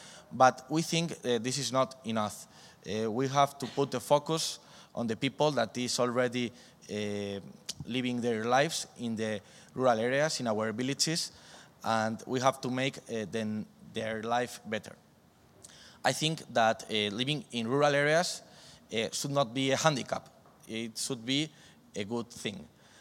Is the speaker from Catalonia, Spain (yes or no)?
no; Burgos, Castile and León, Spain; And finally, some weeks ago, we could present it in my hometown, Burgos